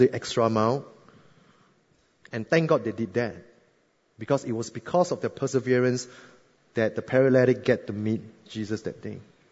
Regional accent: Singapore; And being a Singaporean, I say, oh, what do you want me to do?

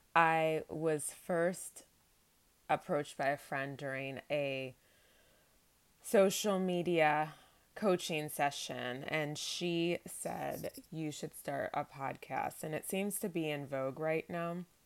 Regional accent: Ann Arbor, Michigan, United States; I'm from Ann Arbor, Michigan. I lived there for a long period of time, went to school there, got my bachelor's and my master's from the University of Michigan

